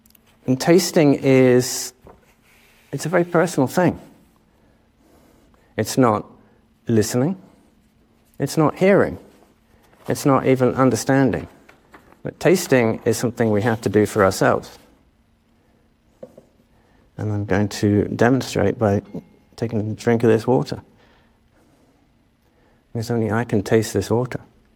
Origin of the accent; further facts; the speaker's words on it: England, United Kingdom; which I'm not going to talk about because I'm English.